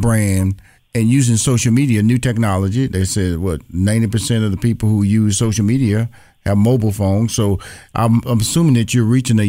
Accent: Houston, Texas, United States; I know I'm from Fifth Ward, and some HBCU graduates went into Fifth Ward, Texas, Houston, Texas.

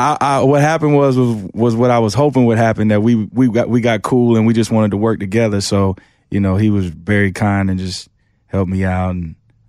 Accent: Memphis, Tennessee, United States; also born or lived in Atlanta, United States / Michigan, United States; All over the place. I tell people I grew up in Memphis because that was like my main formative years. But, you know, outside of Memphis, outside Atlanta, we're in this small little town in Michigan.

